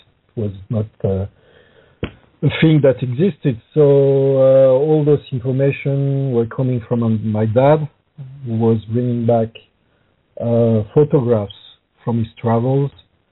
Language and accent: English; Cameroon; born there; And I was born in Africa, in Cameroon. We stayed in Cameroon for a year, so I don't have any recollection of the country.